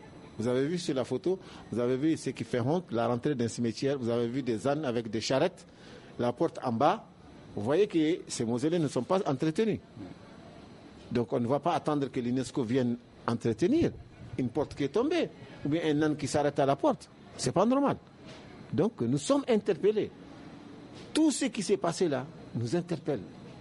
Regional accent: Timbuktu, Tombouctou, Mali; il a entendu que je venais de Tombouctou.

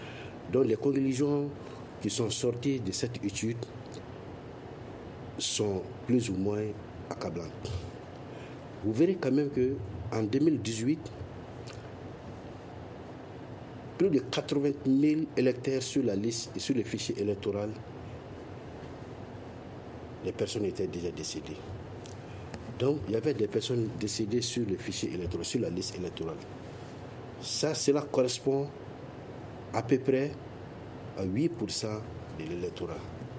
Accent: Sikasso, Mali; moi je suis de Sigasso.

